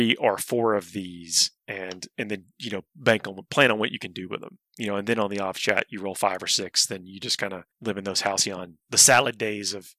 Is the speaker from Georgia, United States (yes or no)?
yes; Georgia, United States; Forget that I'm sometimes, you know, it's late and I'm from Georgia.